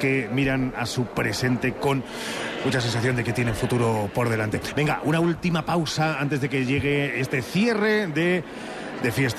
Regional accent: Salamanca, Castile and León, Spain; como salmantino

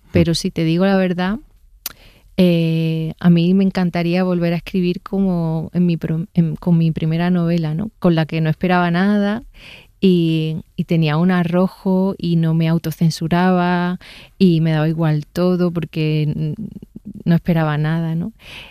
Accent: Andalusia, Spain; accent: Andalusian; al final he acabado haciéndolo en acento neutro casi todo. Digo, ¿pero dónde está mi acento andaluz?

